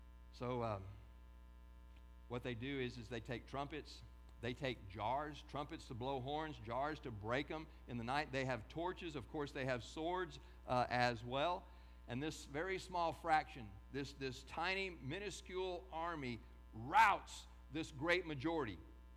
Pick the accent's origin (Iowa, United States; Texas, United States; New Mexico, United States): Texas, United States; I mean, here, and I'm a Texan, you know, all down to the core, but we in our Lone Star State